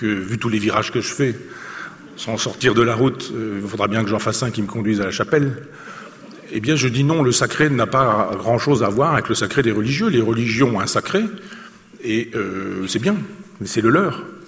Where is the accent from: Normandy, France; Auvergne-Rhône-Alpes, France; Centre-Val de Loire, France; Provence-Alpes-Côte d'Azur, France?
Normandy, France; Chambois; born there; Moi, je suis né à Chambois, qui est le lieu où s'est terminée la poche de Falaise, qui est la fin de la bataille de Normandie